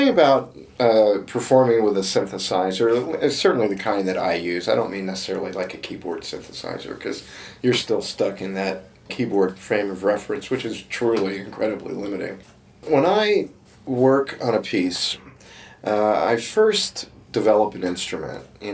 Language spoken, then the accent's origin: English; East Coast, United States; now in West Coast, United States; That's why I moved from the East Coast, where I grew up, to the West Coast, where I've lived ever since, because I wanted to distance myself from Europe.